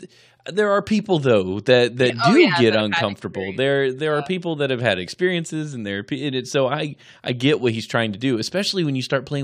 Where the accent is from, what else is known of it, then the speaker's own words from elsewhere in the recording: United States; We're like, we're American. We just sound like this. We have an uninteresting accent.